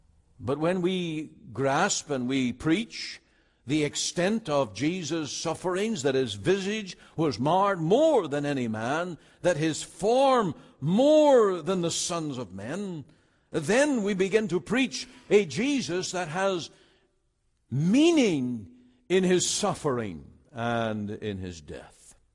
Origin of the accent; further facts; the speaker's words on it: Ireland; now in Canada; When I grew up in Ireland